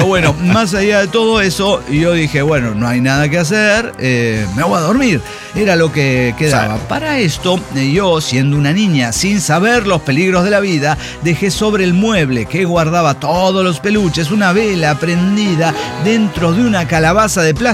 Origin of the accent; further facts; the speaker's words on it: Veracruz, Mexico; Tengo 27 años, soy de Veracruz. Veracruz es un estado muy esotérico, o sea, muy chamánico